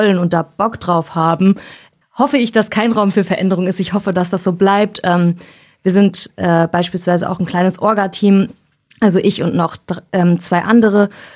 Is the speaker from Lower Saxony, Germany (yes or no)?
no; Darmstadt, Hesse, Germany; born there; Ich bin selbst in Darmstadt geboren.